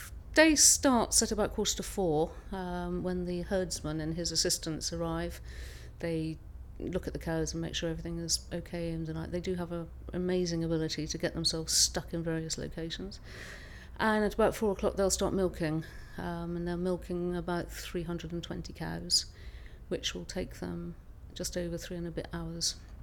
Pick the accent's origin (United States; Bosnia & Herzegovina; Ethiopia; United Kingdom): United Kingdom; South West England; So I was born and bred in Dorset, and obviously came to London because you have to come to London, but was very happy to return to Dorset as quickly as possible on retirement.